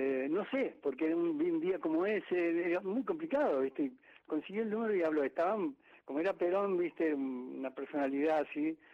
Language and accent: Spanish; Argentina; Yo había oído hablar toda mi infancia y mi adolescencia de Perón acá en la Argentina.